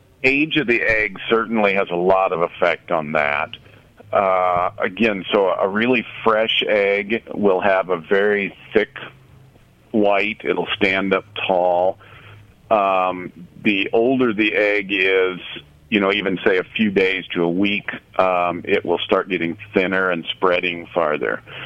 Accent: Midwest, United States; I'm still from the Midwest, where we overcook things, I guess.

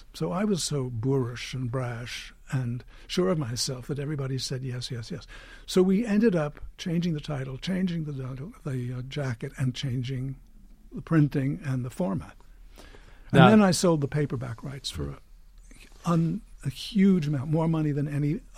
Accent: New York City, New York, United States; born there; although I'm a New Yorker by birth

